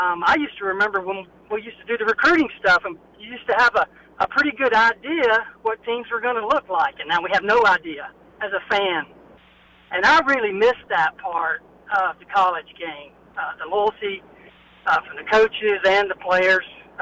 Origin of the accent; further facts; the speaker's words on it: Greenville, South Carolina, United States; especially me growing up around Greenville, South Carolina